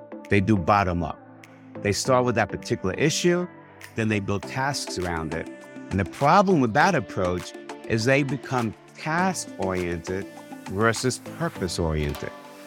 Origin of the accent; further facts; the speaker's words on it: New York City, New York, United States; now in Bergen County, United States; So I grew up in Washington Heights, 181st Street, and 181st and 180th and Wadsworth Avenue. And then in 1970, when the crack epidemic came, we moved to New Jersey, where a lot of the Jewish people moved to in Bergen County.